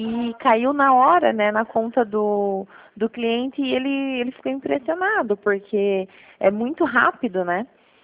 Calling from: Toledo, Paraná, Brazil; Eu falo de Toledo, fico no escritório de Toledo, aqui no

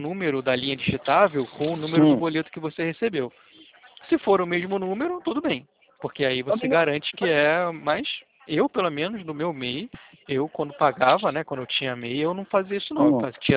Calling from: Rio de Janeiro, Brazil; Aqui é Rio de Janeiro.

